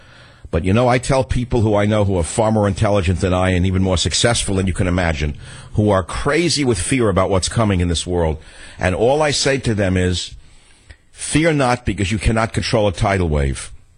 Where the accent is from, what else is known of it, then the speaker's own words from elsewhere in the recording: San Francisco, California, United States; I'll start here in my hometown of San Francisco.